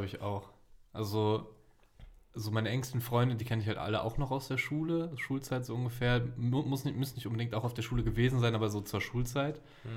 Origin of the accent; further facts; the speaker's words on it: North Rhine-Westphalia, Germany; war das ganze Leben bis 21 in dem Haus, wo ich geboren bin, in Hahnhals, einem kleinen Städtchen hier in der Nähe von Düsseldorf. Das wär jetzt für mich auch schon irgendwie die Heimat.